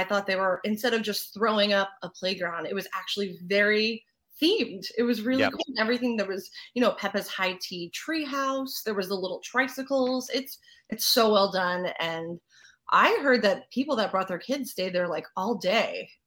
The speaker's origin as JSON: {"language": "English", "region": "New Jersey", "country": "United States", "said": "I'm originally from New Jersey, so I am a fan of the city in general"}